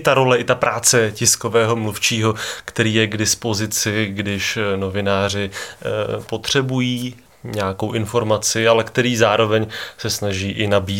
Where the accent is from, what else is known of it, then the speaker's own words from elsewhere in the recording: Hukvaldy, Moravian-Silesian Region, Czechia; moved away as an adult; also born or lived in Prague / Vienna; Pocházím tady z našeho kraje, pocházím z Frýdecko-Místecka, z Hukvald. Po maturitě jsem ale hranice tohoto kraje opustil.